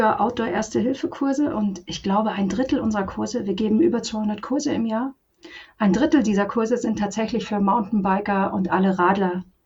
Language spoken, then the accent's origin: German; Krün, Bavaria, Germany; also ich komme aus Krün im Karwendel und dort bin ich auch bei der Bergwachtbereitschaft.